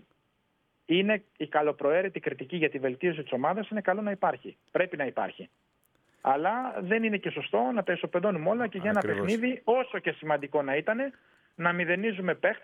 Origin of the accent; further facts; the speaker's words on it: Kalamata, Peloponnese, Greece; Καλαμάτα είναι η πόλη μου. Αγαπημένη Καλαμάτα.